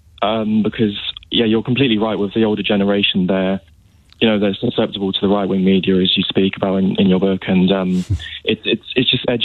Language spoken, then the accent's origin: English; Brighton, South East England, United Kingdom; Well, growing up in Brighton is definitely a factor